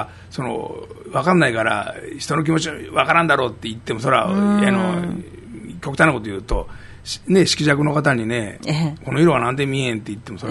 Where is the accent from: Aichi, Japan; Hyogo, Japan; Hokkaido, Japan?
Aichi, Japan; Owariasahi; 特に尾張旭の場合ですと、自分の地元ということもありますし、